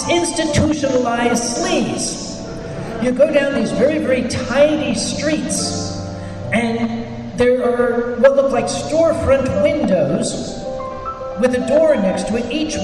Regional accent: Philadelphia, Pennsylvania, United States; I'm from Philadelphia. This is like, you know, this is like an elementary school for me.

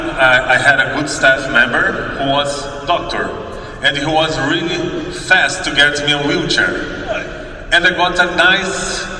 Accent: Brazil; We are from Brazil, we are not as welfare as you guys.

